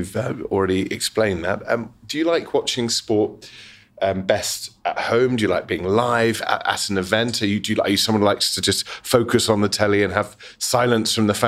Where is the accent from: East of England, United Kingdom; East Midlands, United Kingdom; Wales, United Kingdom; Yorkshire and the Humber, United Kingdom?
Wales, United Kingdom; I mean, I'm Welsh, but I nearly supported Scotland on several occasions.